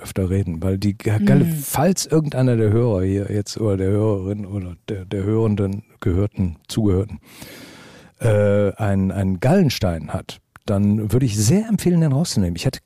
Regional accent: Düsseldorf, North Rhine-Westphalia, Germany; also born or lived in Wesel; Also sprich, ich bin in Wesel geboren, bin in Düsseldorf aufgewachsen, habe in Essen studiert und wohne jetzt 2 Autominuten von der Ruhr entfernt.

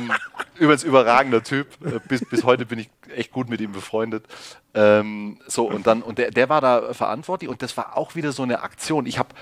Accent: Ehingen, Baden-Württemberg, Germany; Und ich komme aus Ehingen und habe da auch Handball gespielt.

